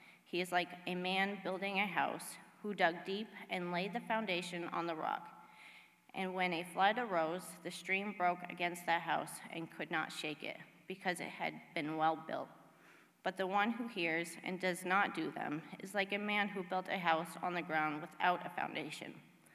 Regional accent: Maine, United States; I was born and raised in Maine. I come from a loving home, and I am the middle child of three.

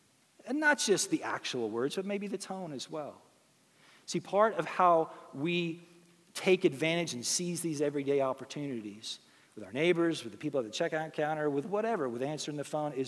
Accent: California, United States; now in New York, United States; I grew up in California. And so a lot of times when people learn about that, they say, well, how'd you end up in New York?

